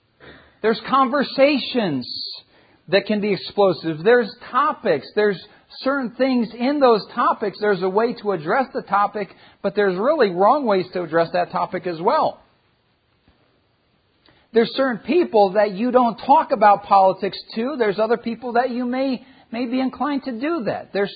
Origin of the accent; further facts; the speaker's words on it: Philippines; growing up in the Philippines, when we'd be out in the cities